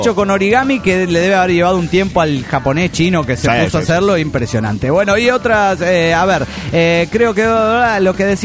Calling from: Mérida, Yucatán, Mexico; de Mérida, Yucatán, México.

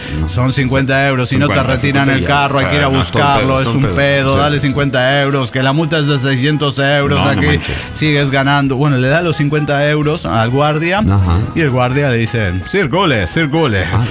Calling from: Tarija, Bolivia; Soy el Rosonero de Guadalquivir de Tarija, Bolivia.

